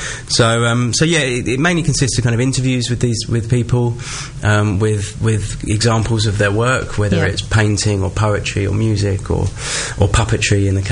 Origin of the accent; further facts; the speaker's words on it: Benfleet, East of England, United Kingdom; So I think from a personal perspective, I grew up in Benfleet and spent quite a lot of time in Basildon as a kid.